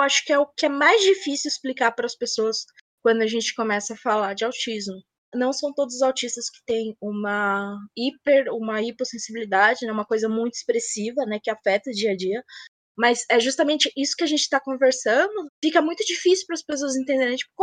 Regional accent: São Paulo, Brazil; tenho 30 anos, sou de São Paulo e detesto calor.

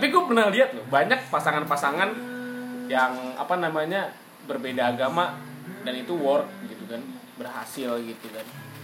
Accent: North Sumatra, Indonesia; Ya, gue orang Batak kan gitu. Gue orang Batak. Gimana Batak biasanya mau sama Batak, tapi bokap gue kan sama Jawa. Nyokap gue Jawa.

